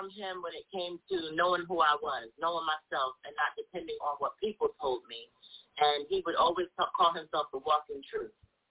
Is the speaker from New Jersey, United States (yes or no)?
yes; New Jersey, United States; Well, I am definitely from my mother … born and raised in New Jersey.